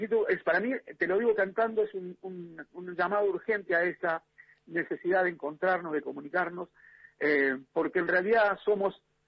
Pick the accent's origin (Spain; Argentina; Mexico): Argentina; no podamos comunicarnos ya como argentinos